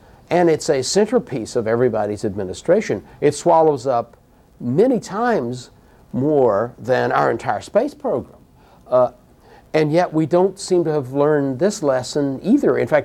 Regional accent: United States; but it bothers me as an American, of course you're a Canadian

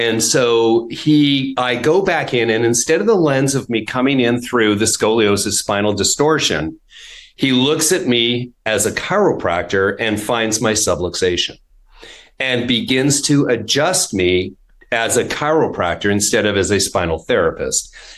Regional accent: Winnipeg, Manitoba, Canada; I was a kid growing up in Winnipeg and pretty good little athlete at the time.

